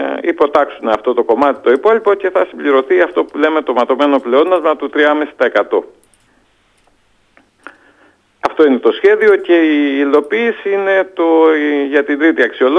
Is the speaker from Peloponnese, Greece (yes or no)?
no; Pefkos, Crete, Greece; το χωριό μου, το δικό μου Πεύκος Βιάννου Ηρακλείου Κρήτης